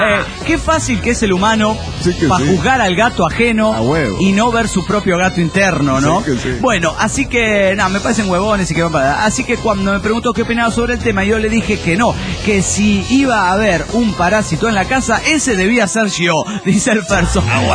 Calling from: Querétaro, Mexico; de Querétaro, México.

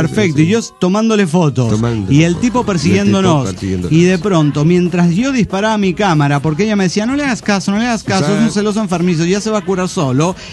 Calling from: Zapopan, Jalisco, Mexico; de Zapopan.

